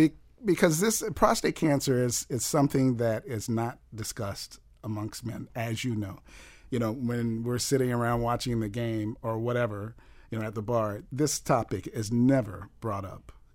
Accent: Miami Beach, Florida, United States; born there; Well, I was born on Miami Beach, and I think that this is a wonderful opportunity for me to reflect on my own musical history

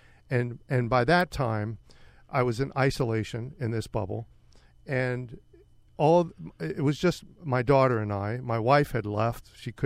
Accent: Miami, Florida, United States; I'm a Florida boy. I grew up in Miami. I went to high school in Miami.

